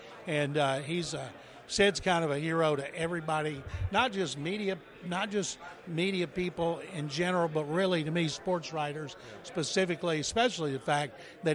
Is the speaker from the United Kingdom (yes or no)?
no; Waco, Texas, United States; I grew up in Waco, Texas, a diehard Cowboy fan.